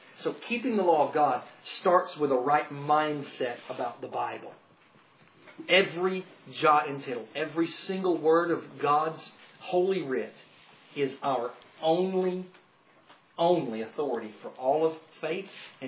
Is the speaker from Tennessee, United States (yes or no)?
yes; Tennessee, United States; You see, I'm from Tennessee.